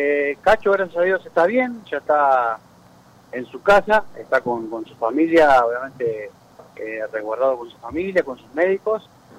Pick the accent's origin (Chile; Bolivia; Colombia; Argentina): Argentina; San Genaro, Santa Fe; Yo soy de San Genaro, provincia de Santa Fe. He nacido ahí. Así que hoy en día ciudad, pero bueno, es un pueblo en el cual hay muchos valores y muchos artistas que han salido de ahí.